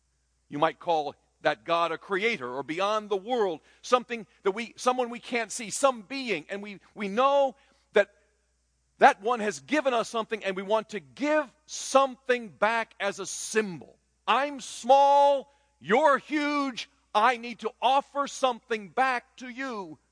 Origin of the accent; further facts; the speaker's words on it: Taiwan; As a young boy growing up in Taiwan, I saw often the slitting of the throats of animals, watching the blood being caught by Buddhist priests.